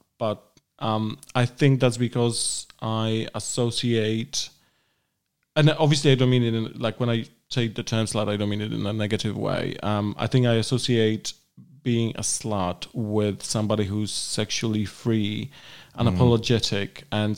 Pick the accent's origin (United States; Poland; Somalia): Poland; English is a second language; So I'm originally from Poland, Porcupine Land